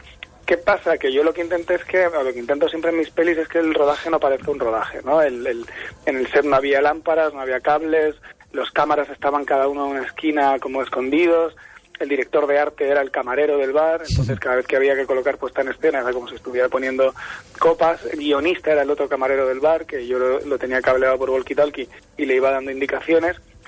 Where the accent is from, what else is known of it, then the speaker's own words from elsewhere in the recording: Murcia, Region of Murcia, Spain; Yo sí que frecuentaba Cartagena en los años 80 cuando era niño, a ver a mis abuelos, pero yo en realidad soy de Murcia.